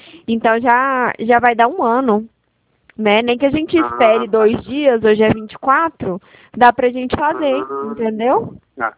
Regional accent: Goiânia, Goiás, Brazil; Eu sou daqui de Goiânia também.

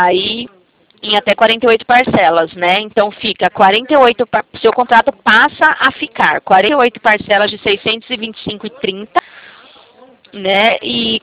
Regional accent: Barueri, São Paulo, Brazil; eu sou de Barueri, São Paulo, Grande São Paulo, sabe, aqui próximo a Alphaville.

